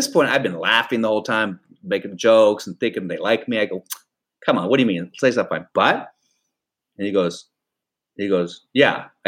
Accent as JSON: {"language": "English", "country": "United States", "said": "Now, because I'm an American, I'm an ignorant of history"}